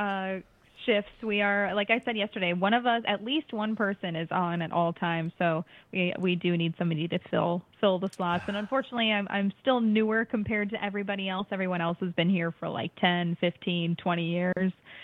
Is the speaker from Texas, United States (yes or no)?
no; Minnesota, United States; I'm from Minnesota, from just west of the Twin Cities.